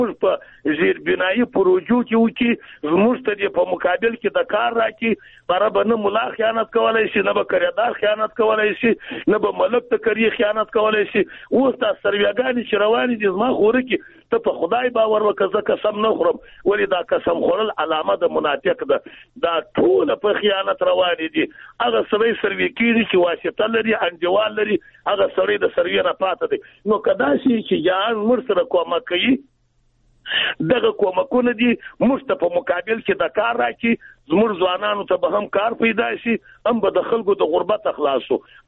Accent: Jowzjan, Afghanistan; اول خو یې د خپل خبره بېرته واخله، زه د بغلان نه یم، جوزجان نه یم.

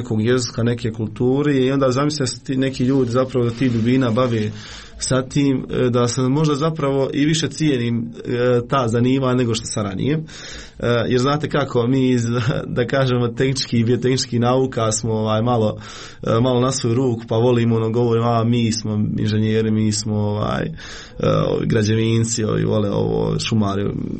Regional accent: Foča, Republika Srpska, Bosnia & Herzegovina; Ja sam iz Foče, to jest iz Miljevine kod Foče, imam 23 godine.

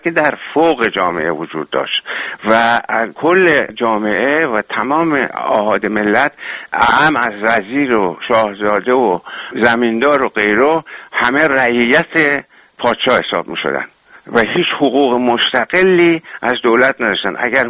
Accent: Iran; وقتی میگفتم من از اهل ایران هستم فوری میگفتن کجا عراق.

